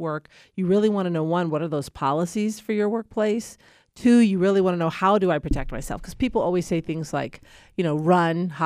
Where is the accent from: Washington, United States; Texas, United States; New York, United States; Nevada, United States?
New York, United States; I grew up in New York.